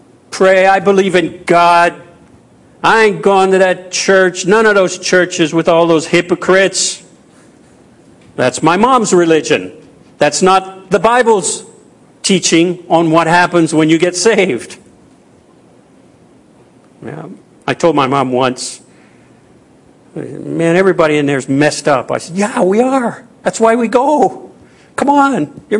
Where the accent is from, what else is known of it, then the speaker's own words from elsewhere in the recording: Louisiana, United States; Of course, I'm Cajun, and I'm French, from Louisiana.